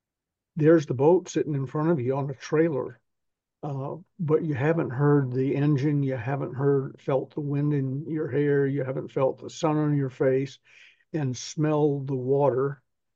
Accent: the South, United States; I'm from the South. We all talk a lot, most of us.

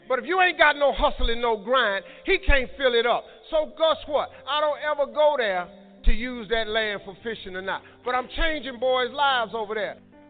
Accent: Cleveland, Ohio, United States

